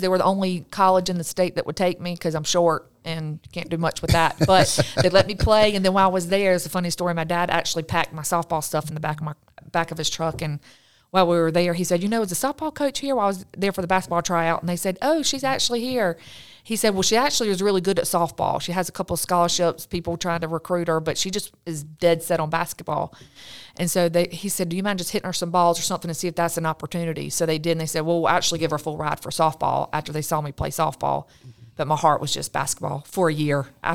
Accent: Hartsville, United States; I'm from Hartsville.

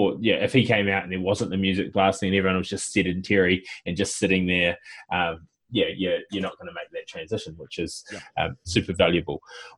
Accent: New Zealand; now in Australia; I mean, I'm living in Australia and I'm a Kiwi

